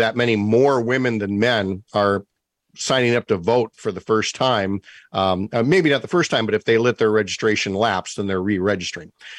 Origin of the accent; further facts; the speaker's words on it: Twin Cities, Minnesota, United States; I knew that growing up in the Twin Cities, and you know, versus the rest of Minnesota.